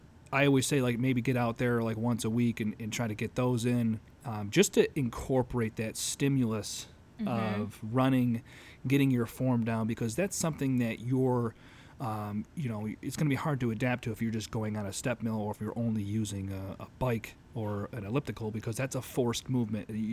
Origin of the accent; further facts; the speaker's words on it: Utica, New York, United States; Born and raised in Utica, so I'm always going to support